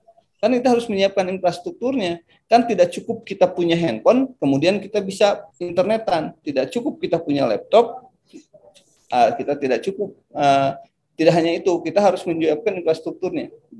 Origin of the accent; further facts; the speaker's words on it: West Java, Indonesia; saya juga orang Kabupaten Bandung. Bekerja di Kota Bandung